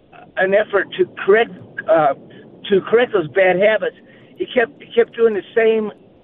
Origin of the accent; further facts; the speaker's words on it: Shelby Township, Michigan, United States; I'm from Shelby Township